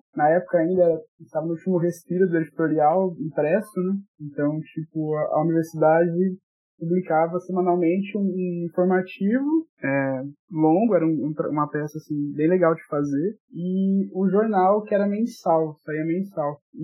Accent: São Paulo, Brazil; now in Maringá, Brazil; sou designer, sou ilustrador. Estou atualmente em Maringá, no Paraná. Eu sou de São Paulo, mas vim pra cá em 2009 para começar design, onde eu fui estadual daqui de Maringá. E aqui eu fiquei.

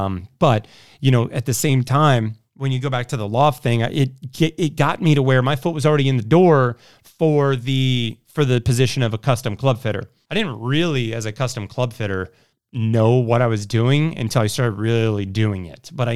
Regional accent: Indianapolis, Indiana, United States; And then I'm from Indianapolis.

